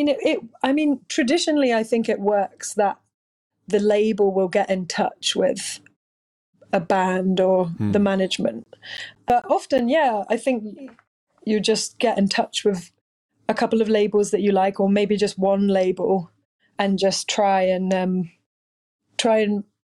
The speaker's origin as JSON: {"language": "English", "region": "England", "country": "United Kingdom", "said": "I'm a musician from England."}